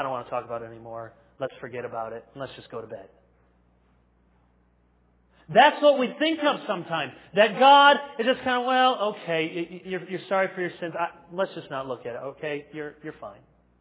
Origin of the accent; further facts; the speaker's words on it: Chicago, Illinois, United States; born there; I was born in Chicago, so that's Central Standard Time.